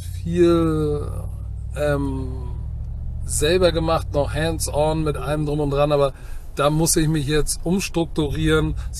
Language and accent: German; Hamburg, Germany; ich bin Hamburger. So, ich mag Hamburg hier, wo wir jetzt gerade rumlaufen. Meine Schule ist ja da vorne um die Ecke.